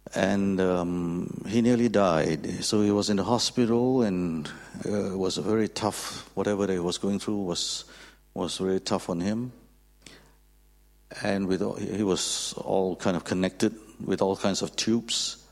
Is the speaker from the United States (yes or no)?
no; Malaysia; now in Australia; Did you know that I'm actually from Malaysia? Okay, just in case you don't know, but I live in Australia. My family lives in Australia.